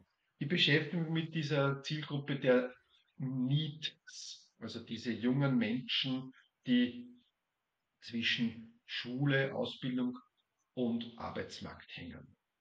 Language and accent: German; Austria; in diesem Netzwerk, das bei uns in Österreich wirklich gut aufgeht